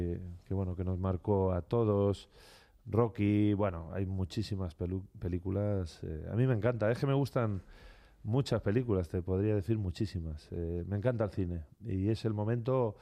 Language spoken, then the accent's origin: Spanish; Alicante, Valencian Community, Spain; bueno, pues yo soy de Alicante y me encanta el mar, me encanta pasear por la playa